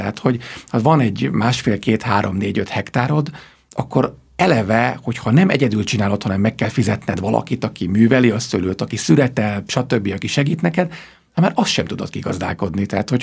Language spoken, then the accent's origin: Hungarian; Hungary; én magyar vagyok